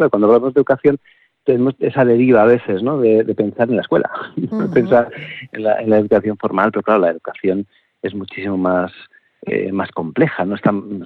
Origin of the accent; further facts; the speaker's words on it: Basque Country, Spain; born there; nací en una familia en el País Vasco, soy el cuarto hermano varón.